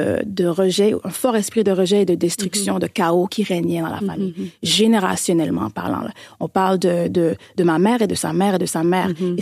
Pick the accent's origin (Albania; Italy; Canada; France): Canada; Acton Vale, Quebec; also born or lived in Montreal; nous, on a déménagé de Montréal, qui est la capitale du Québec. La métropole, pardon. Et on est allé dans une ville qui s'appelle Actonville.